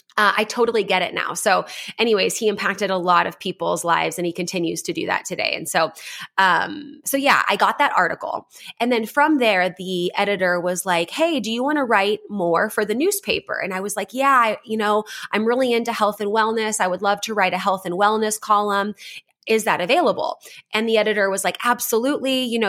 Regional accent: Merced, California, United States; despite coming from the small town.

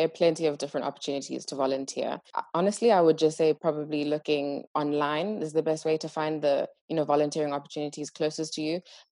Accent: Zimbabwe; So I'm from Zimbabwe, born and raised there.

